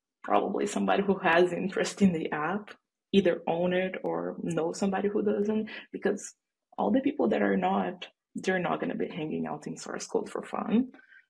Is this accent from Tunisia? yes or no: no; Brazil; English is a second language; now in United States; I never been through that because I'm not American. If you're sensing an accent, I'm Brazilian, not American, and I don't do jury duty.